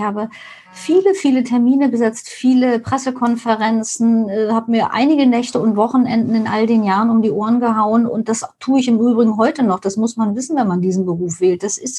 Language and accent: German; East Germany, Germany; Ich bin in der DDR aufgewachsen und hatte das große Glück, in einem, wie soll ich sagen, DDR-systemkritischen Haushalt aufzuwachsen.